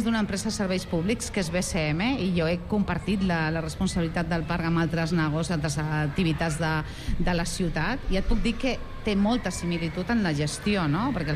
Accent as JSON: {"language": "Catalan", "region": "Castile", "country": "Spain", "moved": "yes", "lives_now": "Barcelona, Spain", "said": "perquè jo soc d'una ciutat petita de Castella"}